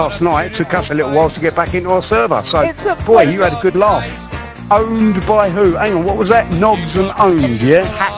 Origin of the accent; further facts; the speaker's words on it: London, United Kingdom; Seriously. I'm from London, mate.